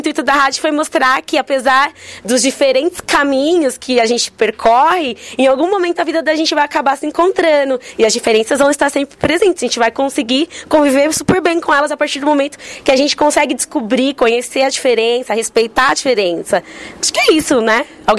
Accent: São Paulo, Brazil; born there; Eu nasci no Hospital São Paulo, mas eu nasci numa época em que meus pais eram migrantes. Minha mãe veio do interior de São Paulo e meu pai de Pernambuco. Eles vieram construir a vida aqui em São Paulo.

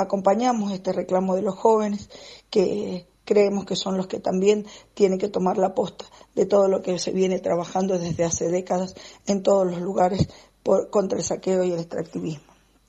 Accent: Mendoza, Argentina; de Mendoza y les quería contar lo que nos está pasando acá.

